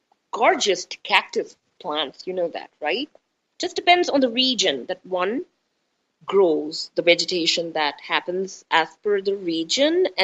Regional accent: India; I'm Indian and beautiful in an Indian way.

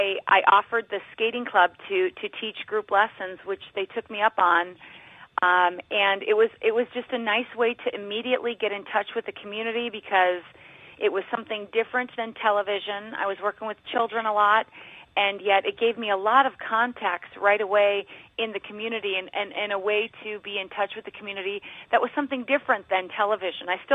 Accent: North Dakota, United States; You know, I grew up in North Dakota, and we had an outdoor rink right across the street from my house.

